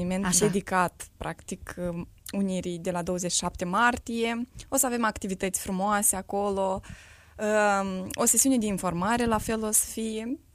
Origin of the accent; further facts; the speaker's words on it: Bardar, Ialoveni District, Moldova; Eu sunt din orașul Ialoveni, raionul Ialoveni mai exact, din satul Bardar.